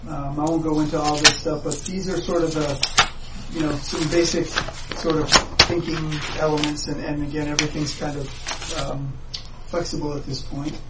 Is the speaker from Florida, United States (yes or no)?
no; Tremont, Maine, United States; Grew up in Maine. Actually grew up on MDI, so didn't move too far from where I grew up in Tremont to Southwest Harbor.